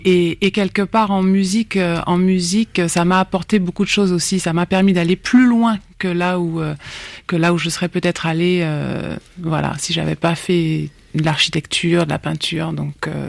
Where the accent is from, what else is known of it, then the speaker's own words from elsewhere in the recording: Martinique, France; moved away as an adult; now in Paris, France; moi, en fait, je suis martiniquaise, née dans mon île. J'ai grandi là-bas et je suis venue à Paris faire mes études d'architecture.